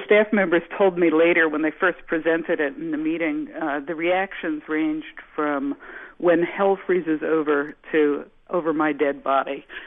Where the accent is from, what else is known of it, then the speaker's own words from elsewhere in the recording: New York City, New York, United States; I lived in New York, I'm a New Yorker, and like a lot of sort of professional New Yorkers